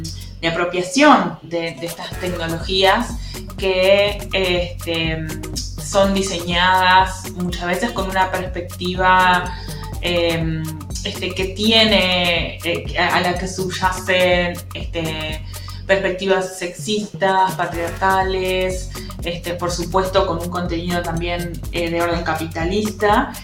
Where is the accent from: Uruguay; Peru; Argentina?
Uruguay; soy de Uruguay